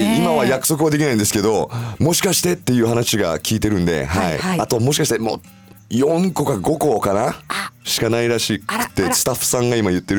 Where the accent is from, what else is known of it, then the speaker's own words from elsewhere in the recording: Hawaii, United States; moved away as an adult; もうハワイでもうなんだろう、23歳までずっと生まれ育ちで住んでて